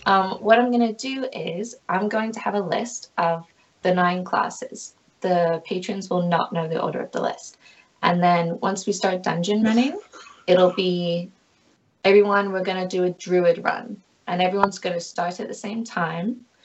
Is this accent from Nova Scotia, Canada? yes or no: yes; Halifax, Nova Scotia, Canada; from Halifax in Nova Scotia, Canada.